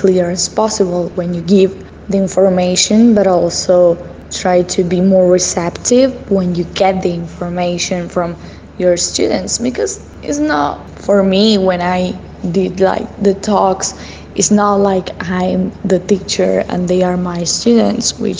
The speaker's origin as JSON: {"language": "English", "country": "Argentina", "second_language": "English", "said": "I'm 23 years old, I'm from Argentina"}